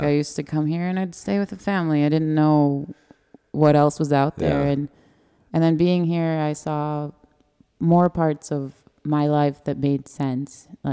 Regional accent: United States; And I'm American and they're not going to speak English.

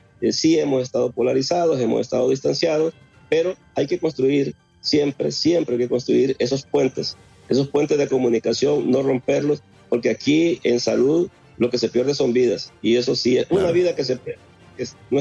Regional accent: Honduras; como hondureños estamos viviendo en una sociedad bastante polarizada.

